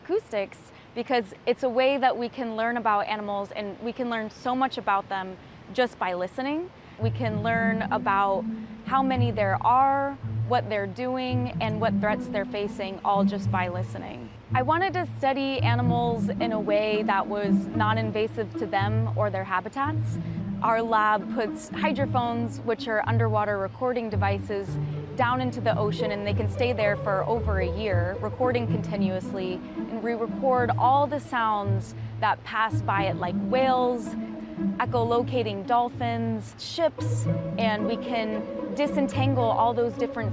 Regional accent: San Diego, California, United States; I was born and raised in San Diego, and I spent so many days with my family playing and swimming in the ocean.

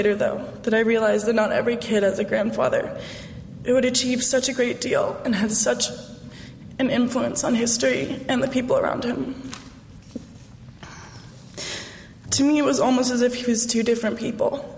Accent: Hong Kong; because my sister and I grew up in Hong Kong.

